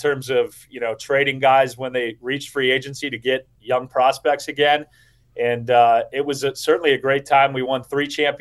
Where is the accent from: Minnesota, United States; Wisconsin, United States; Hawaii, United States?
Wisconsin, United States; Well, I don't know if this will be a great answer, but I'm from Wisconsin.